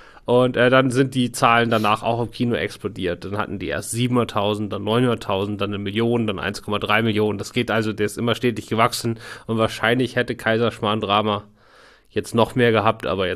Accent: Hamburg, Germany; now in Berlin, Germany; Genau, und ich bin ein Hamburger, also ursprünglich aus Hamburg, der jetzt in Berlin wohnt.

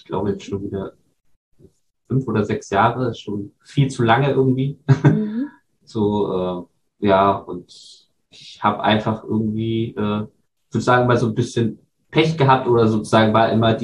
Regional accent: Potsdam, Brandenburg, Germany; Ich bin in Potsdam aufgewachsen, ja, oder rund um Potsdam

